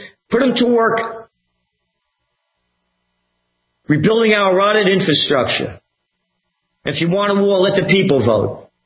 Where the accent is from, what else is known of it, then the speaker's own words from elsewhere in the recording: New York City, New York, United States; born there; Well, I was born in the Bronx. I'm a nobody.